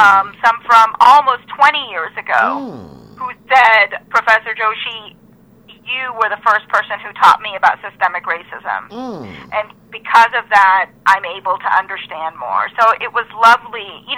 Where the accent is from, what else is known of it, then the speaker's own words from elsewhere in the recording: Atlanta, Georgia, United States; also born or lived in India; I identify as Indian American. I was born in India, raised in Atlanta, Georgia, with many of my summers being spent back in India with my grandparents and my cousins.